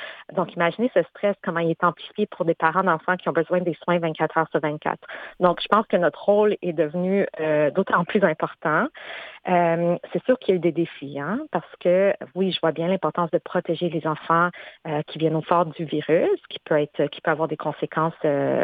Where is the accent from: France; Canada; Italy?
Canada; Montreal, Quebec; Donc, j'ai grandi à Montréal